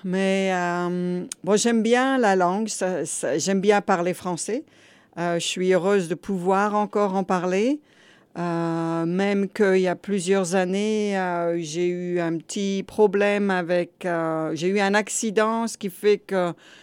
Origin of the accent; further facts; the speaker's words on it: Hauts-de-France, France; born there; Je suis née en France, dans le nord de la France, près de Saint-Omer